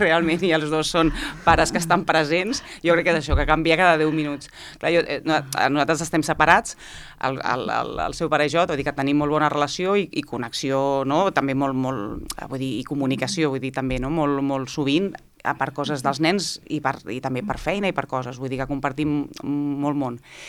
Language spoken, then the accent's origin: Catalan; Barcelona, Catalonia, Spain; also born or lived in Granada; jo vaig néixer a Granada, jo no vaig néixer aquí a Barcelona, llavors jo tinc els meus cosins que sí que van néixer aquí a Barcelona, jo vaig venir petita